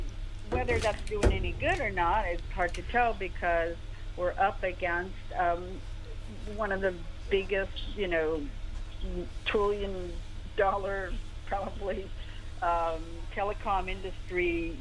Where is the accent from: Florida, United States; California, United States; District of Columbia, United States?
District of Columbia, United States; Washington; And I grew up around Washington, D.C., where there's lots and lots of demonstrations, you know, every day of the week practically.